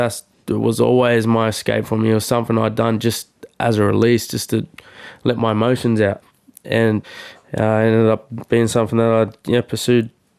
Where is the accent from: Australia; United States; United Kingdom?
Australia; Nowra, New South Wales; So growing up in Nowra, like, school was a bit of a tricky spot for me, eh? Like, had a bit of trouble dealing with racism and whatnot